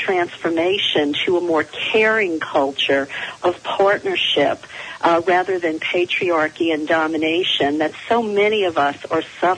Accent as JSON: {"language": "English", "town": "New Orleans", "region": "Louisiana", "country": "United States", "said": "That's right. I'm from the Big Easy, as so many people call it, the home of Mardi Gras and beignets and crawfish boils."}